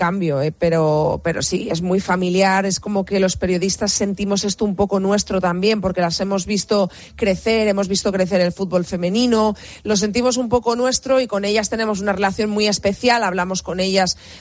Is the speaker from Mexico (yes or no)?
no; Spain; como españoles que somos, queremos que gane España